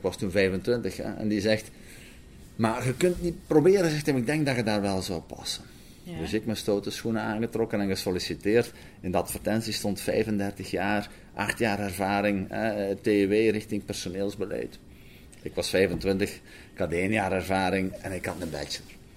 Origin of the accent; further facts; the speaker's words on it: Rijkel, Limburg, Belgium; Ja, ik ben geboren en getogen in Rijkel. Ik ben 55 ondertussen, ik ben van 1965. Ja. En Rijkel is een klein dorpje in Borgloon, waar ik op een boerderij ben geboren en getogen.